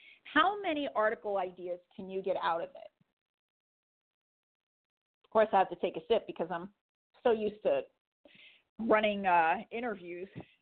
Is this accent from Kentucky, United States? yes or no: no; New York, United States; about the Hudson Valley, I could be in California once I hit the road and still write articles about my hometown.